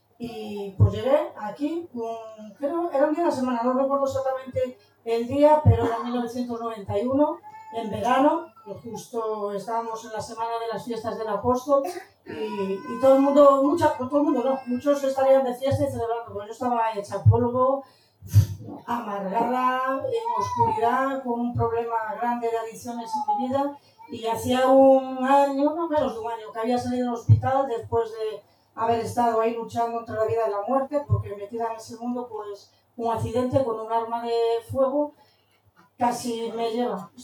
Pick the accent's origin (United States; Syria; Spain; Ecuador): Spain; Santiago de Compostela, Galicia; yo sé que muchos ya me conocéis, soy de Santiago